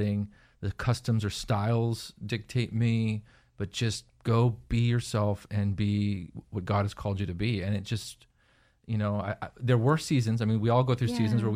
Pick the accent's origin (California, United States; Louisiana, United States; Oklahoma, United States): California, United States; yeah, south, you know, I came from California.